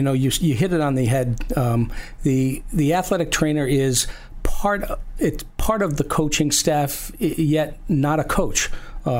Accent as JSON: {"language": "English", "town": "Riverside", "region": "Rhode Island", "country": "United States", "tie": "born or raised there", "said": "I grew up in Riverside, so a native of Rhode Island"}